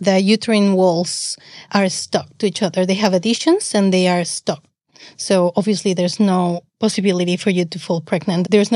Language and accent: English; Mexico City, Mexico; I'm from Mexico City.